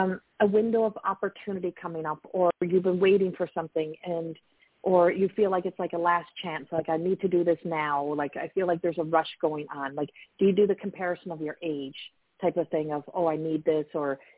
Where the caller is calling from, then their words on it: Colorado, United States; calling from Colorado.